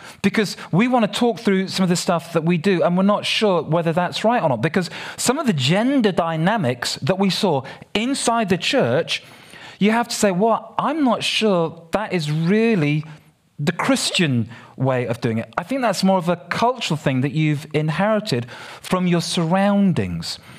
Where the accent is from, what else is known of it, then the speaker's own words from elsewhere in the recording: Nigeria; born there; I mean, I was born in Nigeria. I'm an African. I thought I knew Africa